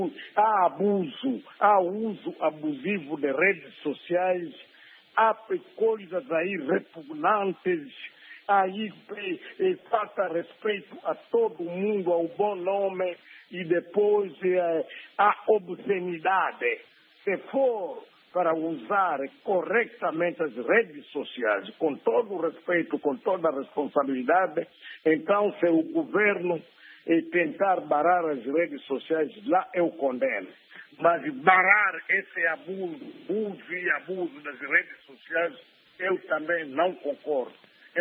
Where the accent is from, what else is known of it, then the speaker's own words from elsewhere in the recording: North, Angola; E a UNITA é para o Sul e Centro-Sul, e a UPA FNLA para nós, Bakongo, no Norte.